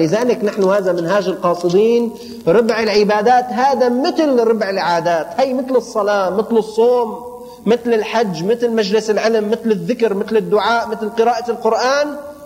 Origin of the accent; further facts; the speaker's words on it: Damascus, Syria; الأمور بدأت بسيطة عندنا في الشام